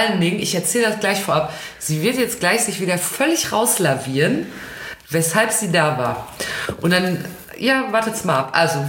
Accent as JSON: {"language": "German", "region": "North Rhine-Westphalia", "country": "Germany", "said": "Ich komme aus dem Ruhrgebiet"}